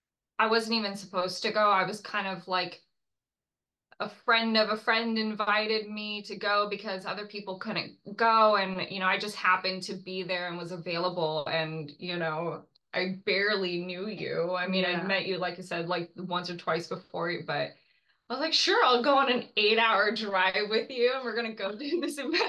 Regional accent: Scotland, United Kingdom; now in California, United States; I'm originally from Scotland. I moved to California in 2012.

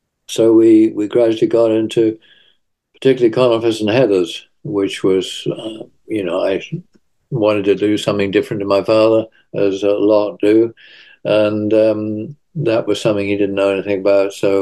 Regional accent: Bressingham, East of England, United Kingdom; also born or lived in Oakington; But I was born in Oakington near Cambridge, and we moved to Bressingham in 1946 as a family. My father wanted to develop the farm. He moved the nursery from Oakington here, and so we put down our so-called roots, I guess.

